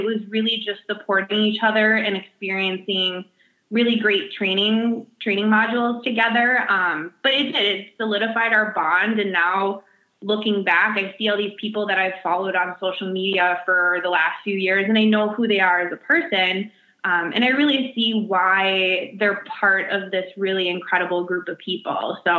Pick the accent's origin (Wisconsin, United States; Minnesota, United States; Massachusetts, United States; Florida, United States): Minnesota, United States; I mean, and as a Minnesotan too